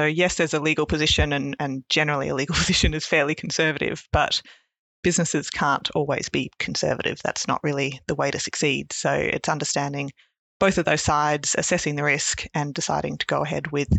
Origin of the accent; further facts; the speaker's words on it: Tasmania, Australia; also born or lived in Papua New Guinea; now in Melbourne, Australia; Moved to Tasmania, though, when we came to Australia. So I'm from Tassie, was raised in Tassie from about 8 or so, and then moved to Melbourne for uni.